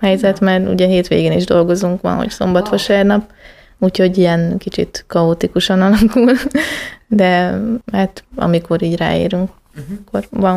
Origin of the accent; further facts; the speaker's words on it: Great Hungarian Plain, Hungary; Szóval nekem tetszik az Alföld, és szeretem. Alföldi lány vagyok.